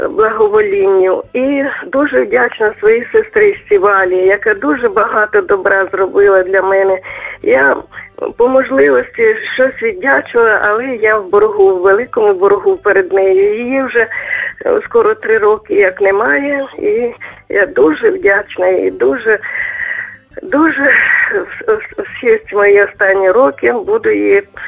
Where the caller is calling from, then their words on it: Chernihiv Oblast, Ukraine; Я з Чернігівщини.